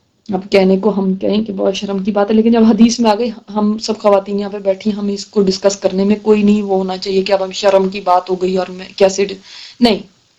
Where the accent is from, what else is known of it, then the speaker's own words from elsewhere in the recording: Punjab, India; लेकिन हमारे यहाँ पंजाब में ये कल्चर है कि वहां पे गोद में लाके बिठा दिया जाता है देवर को